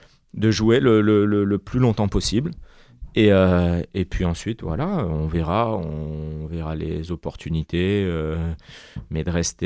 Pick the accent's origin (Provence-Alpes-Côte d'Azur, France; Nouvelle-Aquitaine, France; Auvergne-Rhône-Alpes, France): Auvergne-Rhône-Alpes, France; Clermont-Ferrand; Moi, je suis issu de Clermont.